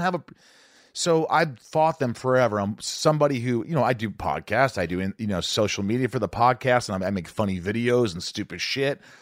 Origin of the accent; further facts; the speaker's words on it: Newburgh, Indiana, United States; I grew up with Tom in Newburgh, Indiana.